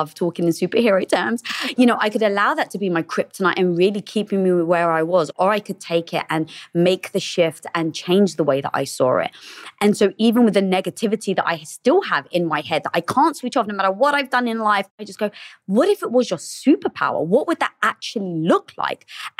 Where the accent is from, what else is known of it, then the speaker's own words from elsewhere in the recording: England, United Kingdom; now in Los Angeles, United States; No, I'm actually from England.